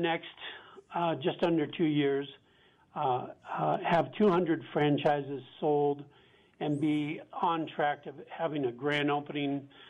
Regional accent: Hawaii, United States; I'm from Hawaii. There's a term in Hawaii, ohana, which means family or circle of trusted loved ones.

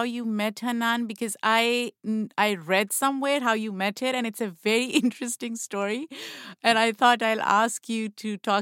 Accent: Pakistan; I'm from Pakistan, so I can relate to South Asian culture being a little more traditional when it comes to sexual identity, sexual orientation.

